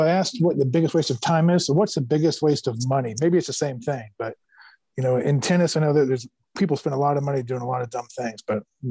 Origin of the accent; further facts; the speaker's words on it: Phoenix, Arizona, United States; I know that, you know, I grew up in Phoenix